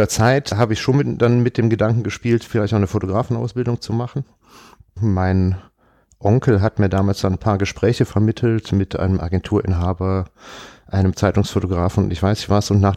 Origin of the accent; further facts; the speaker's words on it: Aachen, North Rhine-Westphalia, Germany; ich bin ich bin Öscher, ich bin in Aachen geboren und habe da auch die erste Hälfte des bisher absolvierten Lebens verbracht.